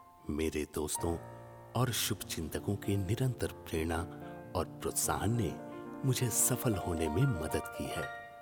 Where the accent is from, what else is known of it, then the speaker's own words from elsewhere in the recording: Kanpur, Uttar Pradesh, India; मैं कानपुर का रहने वाला हूं।